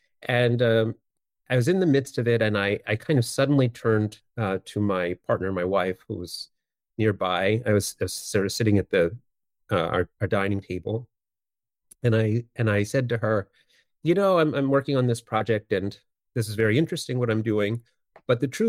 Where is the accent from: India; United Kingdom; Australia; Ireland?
India; Bangalore, Karnataka; now in New York, United States; I'm from Bangalore